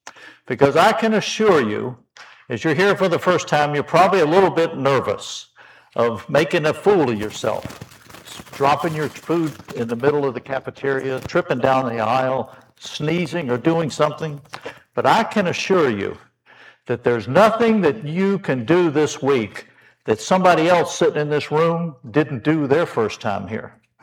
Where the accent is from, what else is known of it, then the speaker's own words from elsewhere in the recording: Richmond, Virginia, United States; My wife and I, Stella, we're from Richmond, Virginia. And very proud of that.